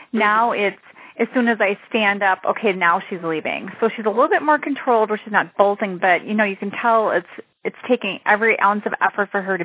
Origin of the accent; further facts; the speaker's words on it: Wisconsin, United States; from Wisconsin, and I'm actually also an occupational therapist